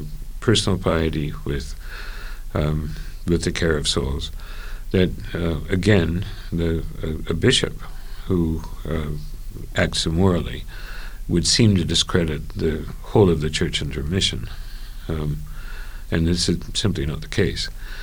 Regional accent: Canada; I'm Canadian.

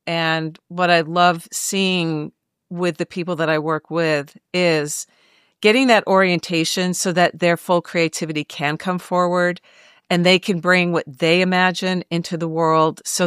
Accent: United States; Many of us, listen, we grew up in America where individualism is prized, where we are taught you can figure it out, right?

